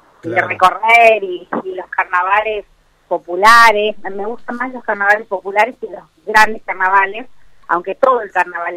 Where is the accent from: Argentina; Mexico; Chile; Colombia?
Argentina; Tucumán; Soy tucumana, con lo cual todo el tiempo amo esta ciudad.